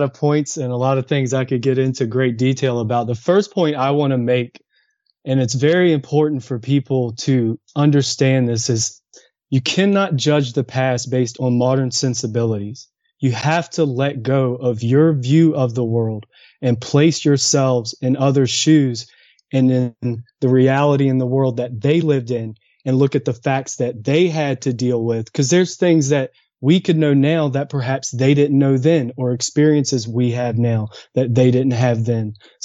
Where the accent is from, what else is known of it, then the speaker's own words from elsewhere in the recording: Williamsburg, Virginia, United States; born there; Actually, I was born in Williamsburg, Virginia, near the Jamestown settlement.